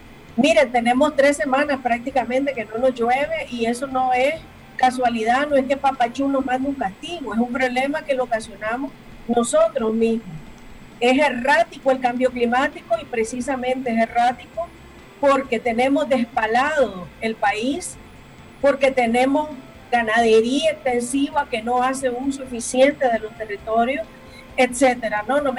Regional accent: Nicaragua; El problema de los nicaragüenses somos los mismos nicaragüenses.

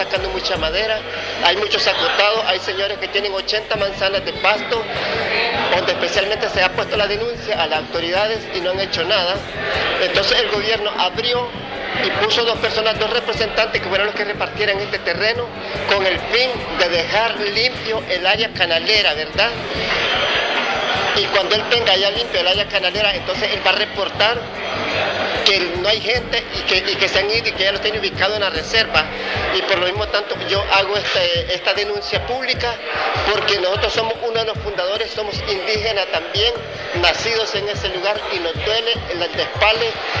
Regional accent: Punta Gorda, South Caribbean Coast Autonomous Region, Nicaragua; vengo de la comunidad de Diriangén de Pejibay, Punta Gorda. Estoy a 1000 metros de la Reserva Indio Maíz

